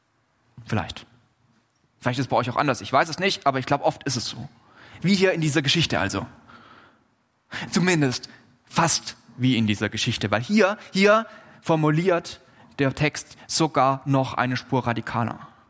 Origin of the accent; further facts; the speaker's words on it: Baden-Württemberg, Germany; Ich komme aus Oberschwaben, ich weiß, wovon ich rede.